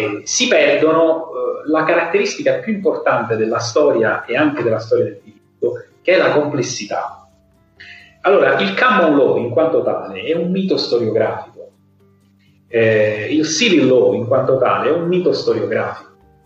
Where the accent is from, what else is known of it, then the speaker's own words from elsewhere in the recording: Basilicata, Italy; E io sono lucano, quindi noi in Basilicata stiamo esattamente al confine tra il Mercurion e il Latiniano.